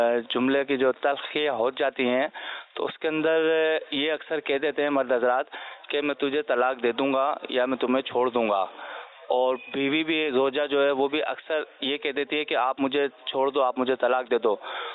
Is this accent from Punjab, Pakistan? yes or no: no; Karachi, Sindh, Pakistan; میں باب المدینہ کراچی سے ہوں.